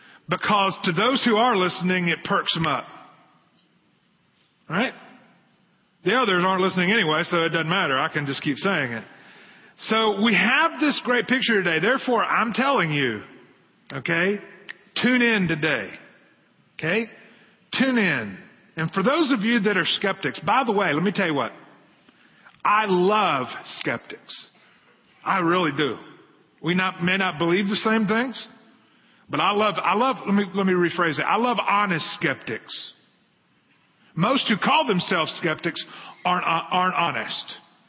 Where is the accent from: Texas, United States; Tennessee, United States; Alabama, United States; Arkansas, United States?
Tennessee, United States; Memphis; So funny, I grew up, where a place where I grew up in Tennessee, the exit that you got off to go to our house was Mount Moriah. And, you know, and I was living in a place where, I mean, it was in Memphis, and it's flat.